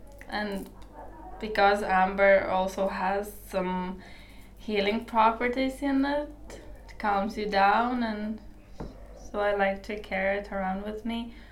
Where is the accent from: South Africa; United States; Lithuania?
Lithuania; Klaipėda, Klaipėda County; English is a second language; I'm from Klaipėda. It's beside the sea, the Baltic Sea. Third biggest city in Lithuania.